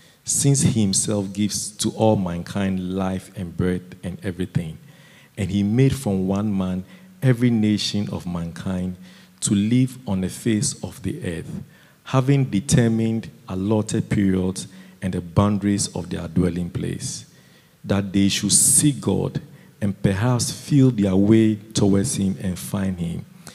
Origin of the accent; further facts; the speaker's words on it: Ghana; or I come from Ghana. Idol worship is very common.